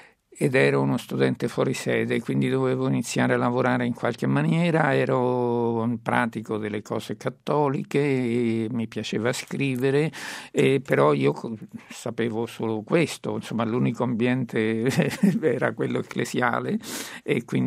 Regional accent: Marche, Italy; moved away as an adult; now in Rome, Italy; Vengo dalle Marche, sono venuto a Roma per l'università e poi ci sono restato.

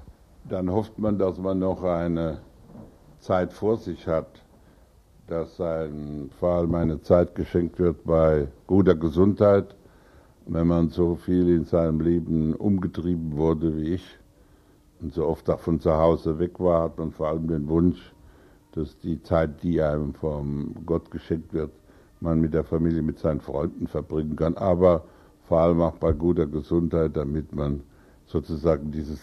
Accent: Rhineland-Palatinate, Germany; meine Heimat ist die Pfalz, in der ich groß geworden bin, in der ich lebe. Eine der großen Landschaften Europas. Mein Vaterland ist Deutschland

